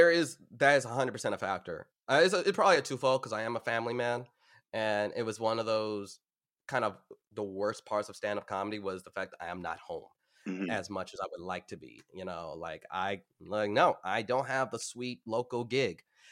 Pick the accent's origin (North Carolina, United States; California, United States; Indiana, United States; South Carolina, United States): California, United States; Long Beach; growing up in Long Beach, I've Long Beach is just basically Southern San Francisco.